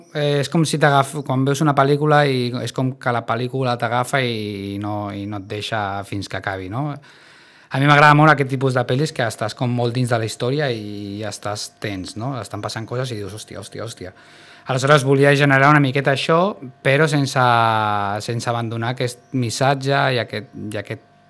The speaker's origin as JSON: {"language": "Catalan", "town": "Sitges", "region": "Catalonia", "country": "Spain", "said": "vaig pensar en espais i com sóc de Sitges, pues, em va venir al cap aquest parc"}